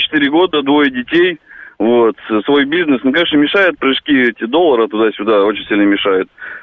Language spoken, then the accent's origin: Russian; Perm, Perm Krai, Russia; я сам из Перми, служил в Подмосковье, Балашихе.